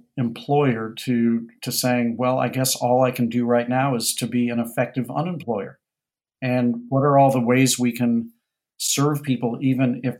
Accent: St. Louis, Missouri, United States; the experiences I had growing up in St. Louis, in where the restaurants were not really all that yummy, but where the people were always pretty darn nice.

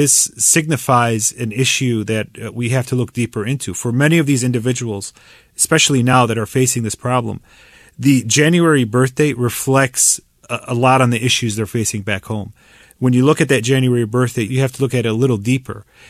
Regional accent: Dearborn, Michigan, United States; coming here for jobs at Ford in my hometown of Dearborn.

